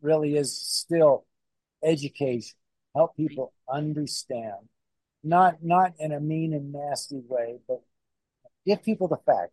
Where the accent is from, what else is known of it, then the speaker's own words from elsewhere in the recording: Dallas, Texas, United States; born there; I was born in Dallas, Texas. I went to the University of Texas at Arlington, got a degree in political science.